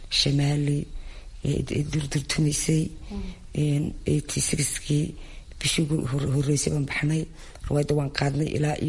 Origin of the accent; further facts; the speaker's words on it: Djibouti; also born or lived in Hargeisa, Somalia; waxaan ku dhashay in Hargeysa waxaan ku koray Djibouti 6 sano la igu geeyay